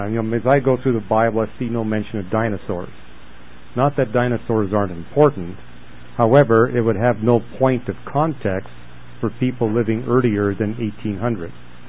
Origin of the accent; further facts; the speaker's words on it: Canada; There was a lot of that going on when I was raised in Canada.